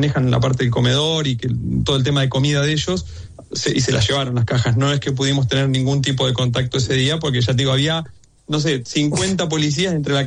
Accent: La Plata, Buenos Aires Province, Argentina; Yo soy del centro de La Plata. Viví toda la vida ahí en el centro, por City 38, por ahí, Plaza Olazábal.

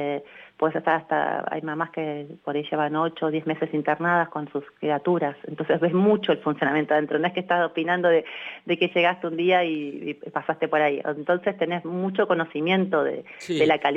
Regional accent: Argentina; Está en nuestro ADN como pueblo argentino, solo hay que despertar de nuevo esa sensibilidad.

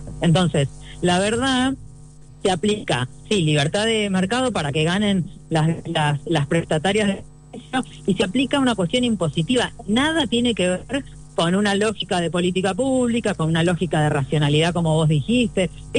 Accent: Necochea, Buenos Aires Province, Argentina; yo soy de Necochea

